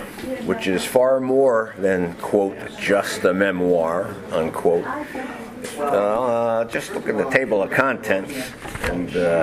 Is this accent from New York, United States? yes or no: yes; New York City, New York, United States; moved away as an adult; now in Connecticut, United States; New York City originally. And when things got too crazy to stay down there, I moved up here to Connecticut like 42 years ago.